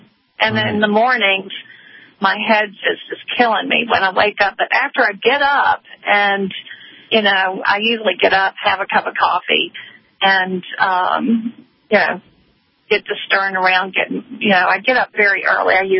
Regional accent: the South, United States; We're from the South, so I get grits and all those good things for you.

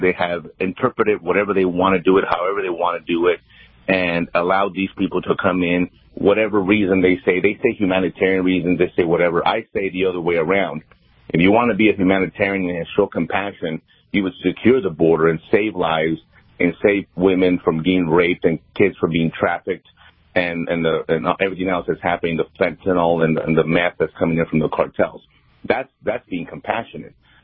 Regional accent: El Paso, Texas, United States; I'm born and raised in El Paso.

